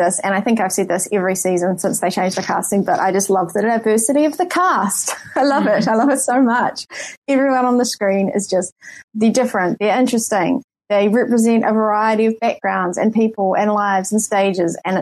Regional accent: New Zealand; I was listening to it as a New Zealander who's never had Applebee's

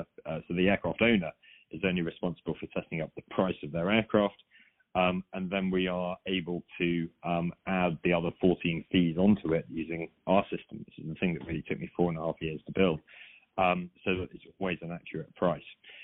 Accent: United Kingdom; It's even harder when you're a Brit.

